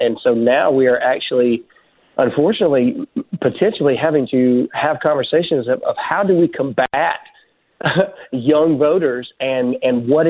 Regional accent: Mississippi, United States

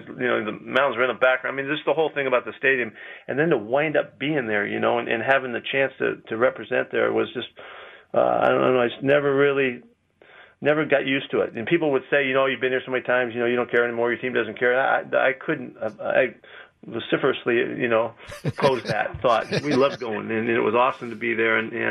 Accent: California, United States; I grew up in California watching that game as a little kid

